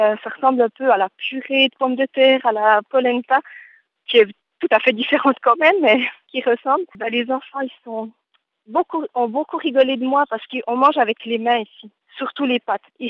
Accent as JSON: {"language": "French", "country": "Switzerland", "said": "je me prenais la tête chez moi en Suisse"}